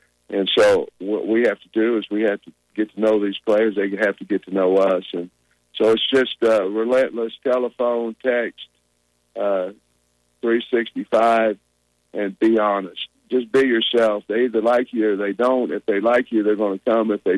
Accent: Grove, Oklahoma, United States; You know, we're both from Oklahoma. I know he's from Ada, and I'm from Grove.

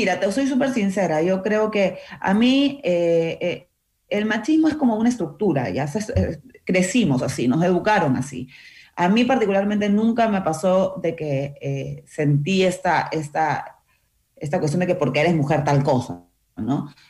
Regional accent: Peru; accent: Peruvian; also born or lived in Chile; now in Ecuador; cuando me voy a Perú me dicen que ya hablo como ecuatoriana.

